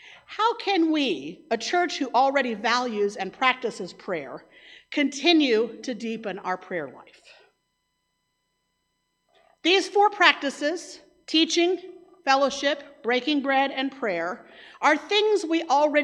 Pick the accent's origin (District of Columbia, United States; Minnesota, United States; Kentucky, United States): Kentucky, United States; The church I grew up in Kentucky took the bread individually to celebrate our individual relationships with Christ